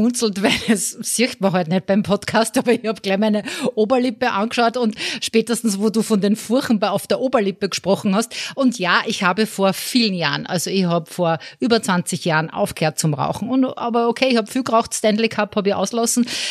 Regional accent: Austria; wenn es bei uns in Österreich gibt es diese gesunden Untersuchung

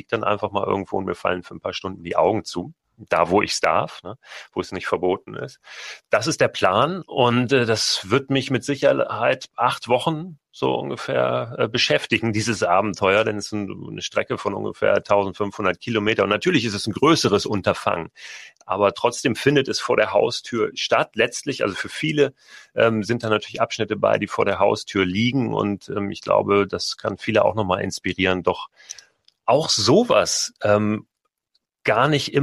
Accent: Hamburg, Germany; Ich komme ja aus Hamburg, lebe in Hamburg

